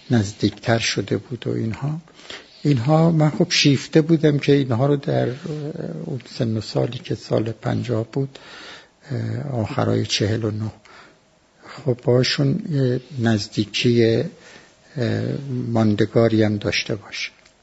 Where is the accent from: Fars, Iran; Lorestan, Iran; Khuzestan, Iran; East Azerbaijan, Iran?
Khuzestan, Iran; Andimeshk; born there; که شناسنامه من اجبارا از همون اندیمش گرفته شده و خب در هر صورت اونجا به دنیا اومدیم